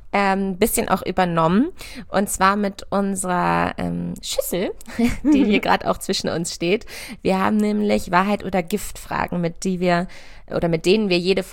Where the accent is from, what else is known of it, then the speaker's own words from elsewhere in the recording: Hanover, Lower Saxony, Germany; Ich komme aus der Nähe von Hannover